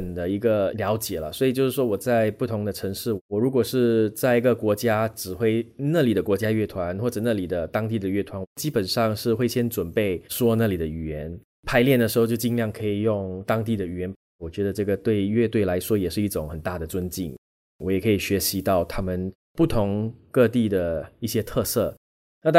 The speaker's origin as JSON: {"language": "Chinese", "country": "Singapore", "tie": "born or raised there", "said": "在新加坡我们就已经习惯了有很多不同的种族的朋友在一起上学，在一起吃饭，我跟我的教授也基本上就是用英语沟通的。"}